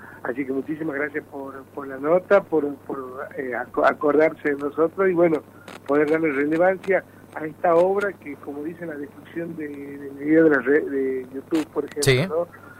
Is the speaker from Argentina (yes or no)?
yes; Tucumán, Argentina; also born or lived in Tartagal; yo soy tucumano, pero he vivido gran parte de mi infancia y adolescencia